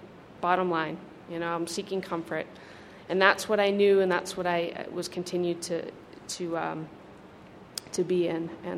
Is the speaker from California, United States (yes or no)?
no; Massachusetts, United States; also born or lived in Denver, United States; I'm an alcoholic. Very grateful member of Alcoholics Anonymous, and I'm here from Massachusetts, and I used to live in Denver a couple years ago